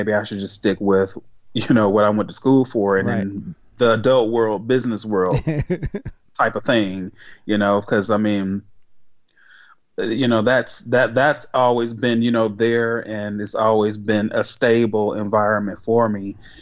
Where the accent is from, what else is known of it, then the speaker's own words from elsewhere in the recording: Detroit, Michigan, United States; I'm from Detroit, Michigan